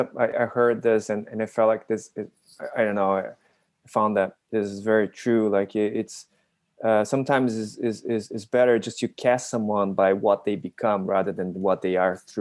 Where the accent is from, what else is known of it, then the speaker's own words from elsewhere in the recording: Brazil; I'm Japanese Brazilian. I was born and raised in Brazil. And for me, it was like, okay, I'm I'm Brazilian, but people think I'm, you know, they say, oh, but you don't look Brazilian